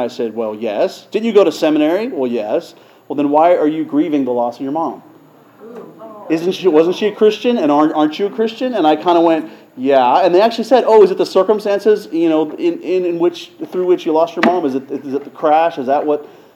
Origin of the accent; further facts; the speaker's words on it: Pennsylvania, United States; The person is in my hometown in Pennsylvania